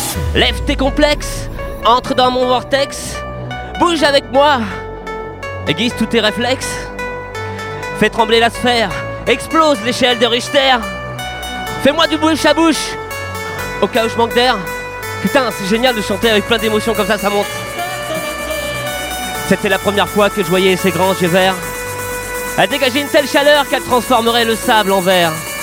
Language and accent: French; Beauvais, Hauts-de-France, France; je suis de Beauvais